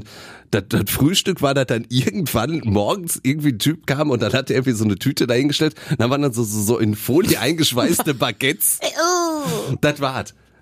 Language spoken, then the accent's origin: German; Germany; Na, also klar, 2006 bei uns in Deutschland dann und dann halt in Österreich und der Schweiz haben die das ja auch riesengroß alles gemacht.